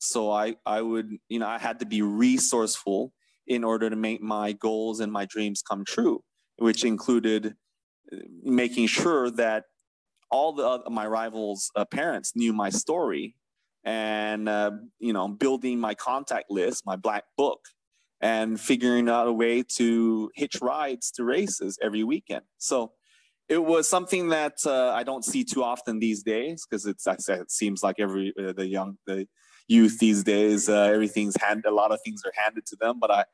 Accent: California, United States; I grew up in California, so I'm American educated, even though I represented Malaysia.

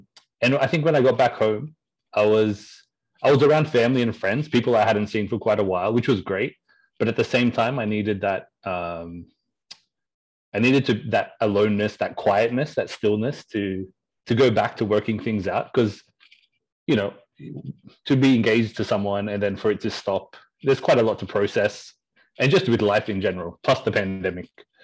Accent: Australia; now in Canada; I was from Australia. I'm currently based in Canada

